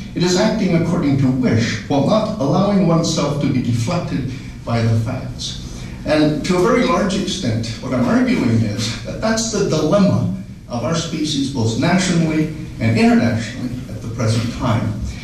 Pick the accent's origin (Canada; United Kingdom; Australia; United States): Canada; when I introduce myself in international circles as a Canadian, people back off.